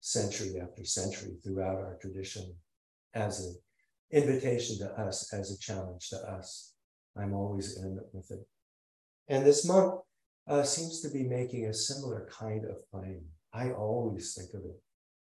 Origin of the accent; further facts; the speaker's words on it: Seattle, Washington, United States; born there; I can say I was born in Seattle, but I have no memory of that.